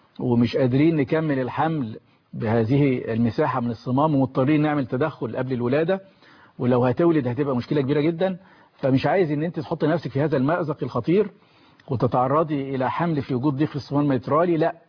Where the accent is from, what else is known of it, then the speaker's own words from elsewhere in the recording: Egypt; احنا ممكن تحصل نشاط روماتيزمي عندنا في مصر وما نحسش بالاعراض